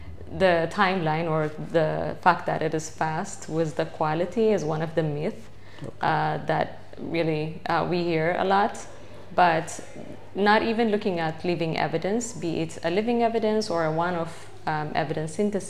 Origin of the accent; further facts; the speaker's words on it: Ethiopia; from Ethiopia.